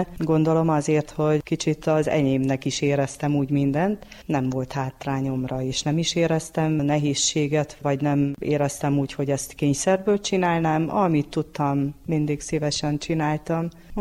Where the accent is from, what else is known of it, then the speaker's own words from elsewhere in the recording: Esztenek, Hungary; Eszteneken voltam, itt is születtem Eszteneken, úgyhogy én nem mentem máshova.